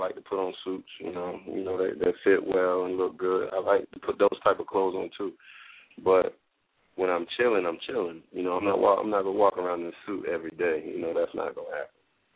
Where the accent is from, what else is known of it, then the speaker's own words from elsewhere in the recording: Atlanta, Georgia, United States; So, like I said, I'm from Atlanta, born and raised. I've lived everywhere else, but Atlanta is my home and will always be home, you know.